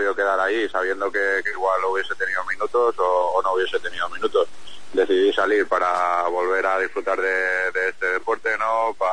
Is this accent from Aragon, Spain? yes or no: no; Palma de Mallorca, Balearic Islands, Spain; now in Santander, Spain; soy un chico de mar, ¿no? Porque soy de Palma de Mallorca